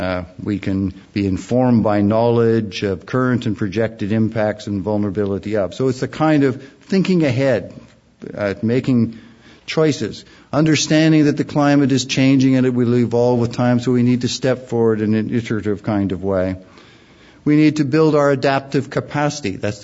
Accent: Vancouver, British Columbia, Canada; now in Ontario, Canada; I'm from Ontario now, although I grew up in Vancouver

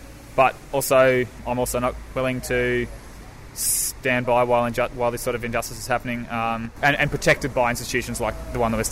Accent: Melbourne, Victoria, Australia; So I'm from Melbourne myself.

